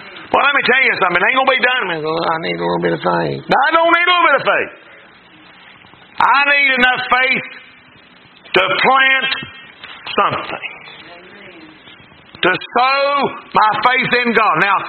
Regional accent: Winona, United States; Listen, I'm from Winona.

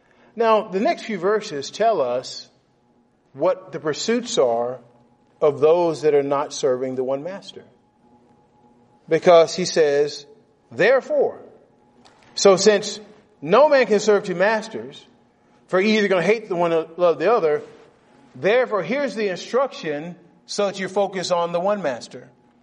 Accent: Texas, United States; moved away; So I grew up in Texas. We didn't care if the grass burnt or died or whatever, you know.

